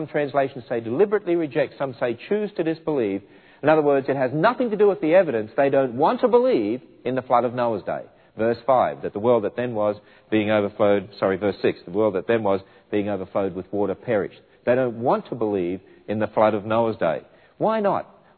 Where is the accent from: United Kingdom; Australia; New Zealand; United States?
Australia; I remember when I grew up in Australia